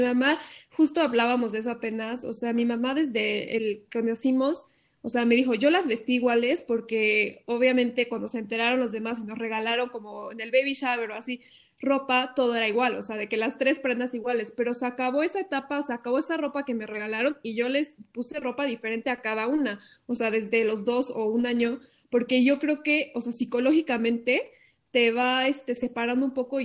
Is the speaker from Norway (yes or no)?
yes; Norway; Spanish is a second language; yo para presentarme siempre … soy de Noruega y soy triista